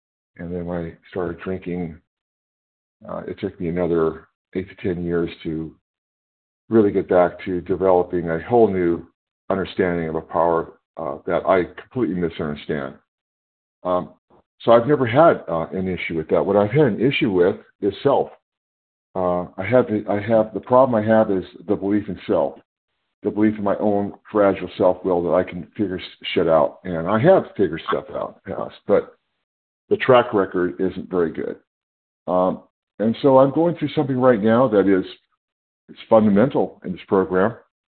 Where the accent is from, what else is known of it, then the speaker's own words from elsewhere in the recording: California, United States; I'm from California.